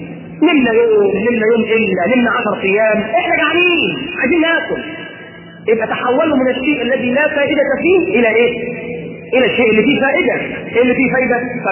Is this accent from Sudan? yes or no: no; Alexandria, Alexandria Governorate, Egypt; وتروح الترب عندنا في اسكندريه